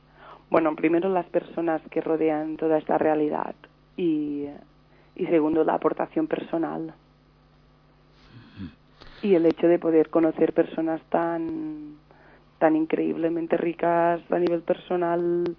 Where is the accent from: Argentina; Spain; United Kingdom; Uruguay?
Spain; Balearic Islands; born there; now in Lleida, Spain; Yo vivo en Lleida, que está muy lejos de donde yo nací, que es Menorca, que tengo un enlace sentimental y personal muy grande